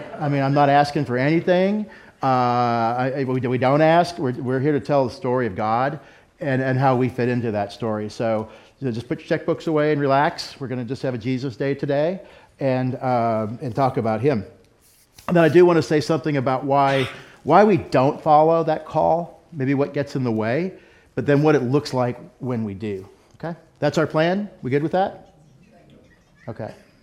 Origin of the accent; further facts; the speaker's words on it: Texas, United States; Like, I'm from Texas. Texas is the fastest growing Islamic state in the United States right now.